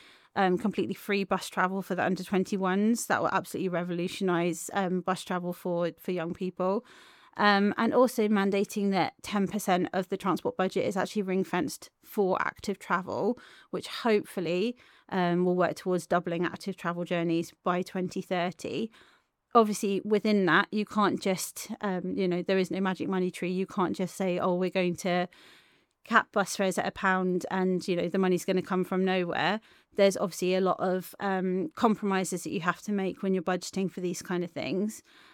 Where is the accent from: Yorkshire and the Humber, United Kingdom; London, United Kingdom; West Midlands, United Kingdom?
London, United Kingdom; now in Wales; I grew up in London. I was not even a car driver until I was in my mid-30s